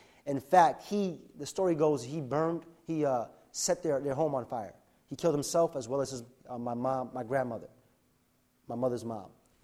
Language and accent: English; South Bronx, New York, United States; I grew up in the South Bronx into a life of, I would say, poverty, all right?